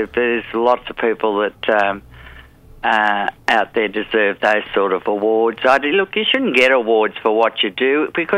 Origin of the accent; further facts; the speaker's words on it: Balmain, New South Wales, Australia; when I was growing up in Balmain, it was an industrial area